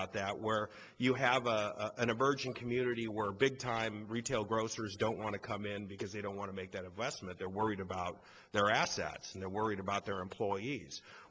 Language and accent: English; Mexico; I was from Mexico, and I looked at the nutritional information